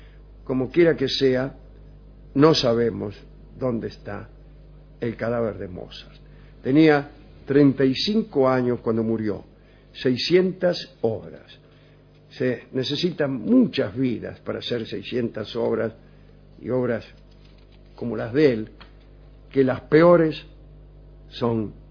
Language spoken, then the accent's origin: Spanish; Bragado, Buenos Aires Province, Argentina; soy de Bragado.